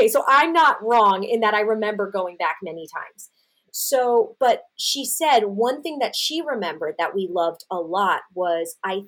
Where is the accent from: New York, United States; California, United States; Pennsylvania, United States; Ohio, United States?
Pennsylvania, United States; because I'm from Bucks County, Pennsylvania, which is where Sesame Place exists, which is a theme park for the Sesame Street characters.